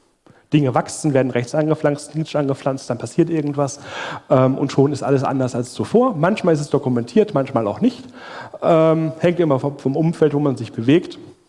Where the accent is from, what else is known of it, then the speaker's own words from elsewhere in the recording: Germany; wir sind Deutsche, Europäer